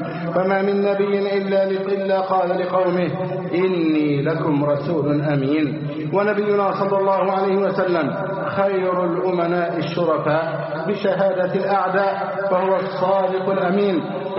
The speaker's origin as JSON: {"language": "Arabic", "country": "Egypt"}